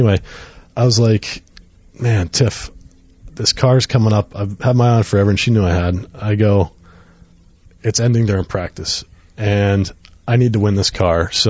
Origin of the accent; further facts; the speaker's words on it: Randolph, New Jersey, United States; I grew up in Randolph, New Jersey